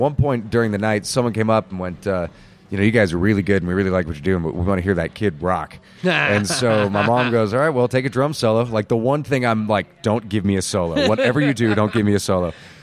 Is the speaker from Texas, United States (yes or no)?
no; Paulden, Arizona, United States; also born or lived in Prescott; Born here in town and raised in Paulden.